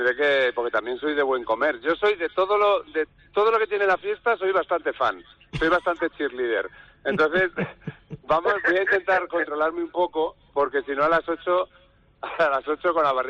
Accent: Salamanca, Castile and León, Spain; yo soy de Salamanca, estamos al ladito de Extremadura

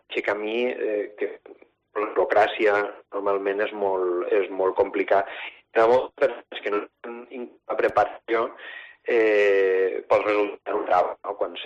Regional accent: Cabanes, Valencian Community, Spain; construir la meva vida, tant familiar com professional, així al meu poble, a Cabanes.

